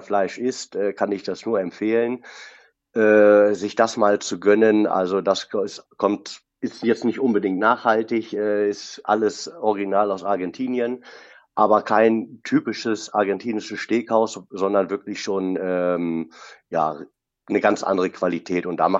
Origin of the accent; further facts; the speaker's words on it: Dortmund, North Rhine-Westphalia, Germany; ich bin in Dortmund letztendlich groß geworden, muss man so sagen.